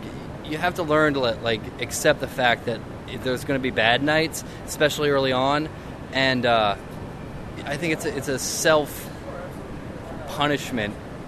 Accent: Maryland, United States; I'm from Maryland. I drive up here.

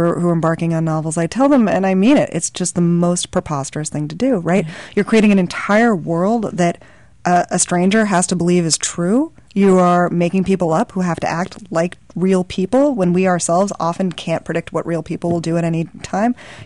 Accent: New York, United States; also born or lived in Brooklyn, United States; Although I grew up in the New York suburbs. I was born in Brooklyn. I come from a long line of New Yorkers

